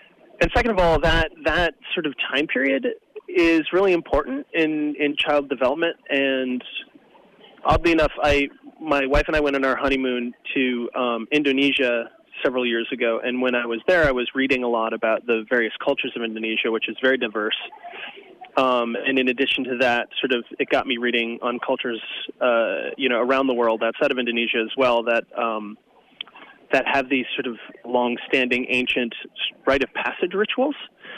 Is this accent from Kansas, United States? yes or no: no; Hibbing, Minnesota, United States; So when I was raised on the Iron Range, I was raised in Hibbing.